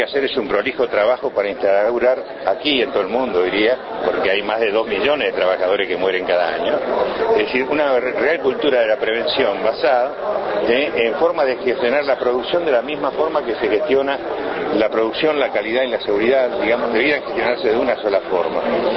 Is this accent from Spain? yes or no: no; Argentina; now in Uruguay; tanto en mi país como aquí en Uruguay hicimos varias diagnósticos sectoriales. Acá en Uruguay recuerdo haber hecho en la construcción, en el sector de la pesca, y en Argentina hemos hecho en 14 o 15 sectores